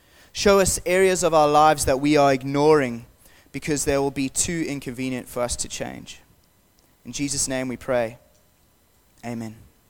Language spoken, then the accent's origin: English; Zimbabwe; it was quite difficult growing up in Zimbabwe and we went through some tough times